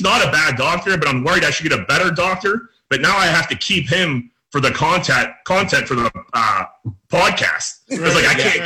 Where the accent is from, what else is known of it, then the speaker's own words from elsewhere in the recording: Pittsburgh, Pennsylvania, United States; we're from Greenfield, Carrick and Greenfield, very similar neighborhoods.